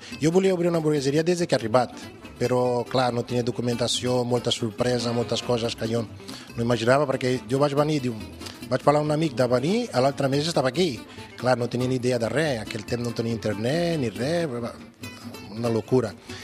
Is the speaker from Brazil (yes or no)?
yes; Paraná, Brazil; Catalan is a second language; moved away as an adult; now in Barcelona, Spain; Bueno, a Brasil treballava a una hamburgueseria i a l'Ajuntament, estava estudiant a la universitat i el 2001 vaig venir aquí a Barcelona.